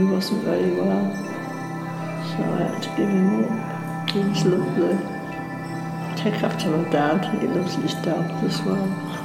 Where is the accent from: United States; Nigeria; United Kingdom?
United Kingdom; Holbrook; born there; I was born in Holbrook, you know, the Engine Inn, the pub. Well, there was some little cottages opposite there. We lived in one of them.